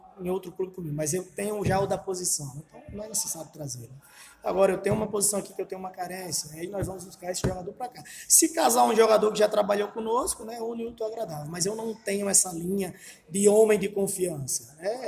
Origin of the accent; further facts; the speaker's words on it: Natal, Rio Grande do Norte, Brazil; como eu sou de Natal